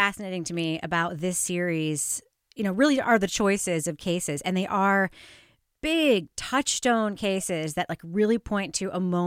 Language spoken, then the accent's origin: English; New York, United States; I grew up in New York. I was a kid when it happened.